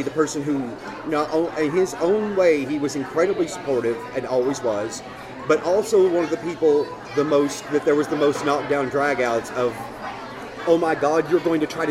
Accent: Louisville, Kentucky, United States; now in Texas, United States; I am actually from the city, but my parents grew up in the southern hills of Kentucky, and Louisville, Kentucky, as long as I have lived in Texas, which I've lived in Texas now longer than I lived in Louisville, Kentucky

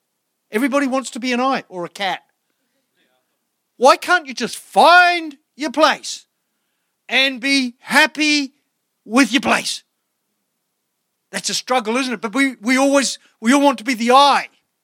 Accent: New Zealand; born there; Well, I was born in New Zealand.

